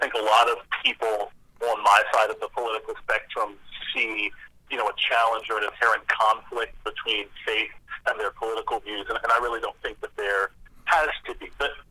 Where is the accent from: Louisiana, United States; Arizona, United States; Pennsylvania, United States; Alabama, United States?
Pennsylvania, United States; Lancaster; Yeah, so I was born and raised in Lancaster City, and I was raised in a very political family